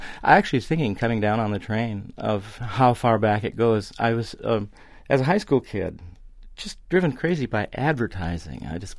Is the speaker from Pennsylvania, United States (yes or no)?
no; Minnesota, United States; I remember being at the what they called the county fair in the neighboring town I grew up in Minnesota.